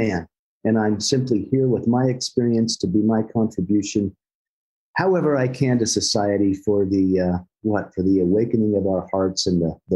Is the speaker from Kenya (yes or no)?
no; Utah, United States; I grew up here in the Rocky Mountains of Utah.